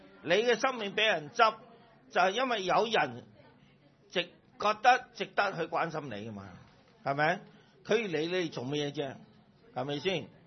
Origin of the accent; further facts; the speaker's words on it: Hong Kong; born there; 咁我話我可能唔係啦，幫我香港出世啦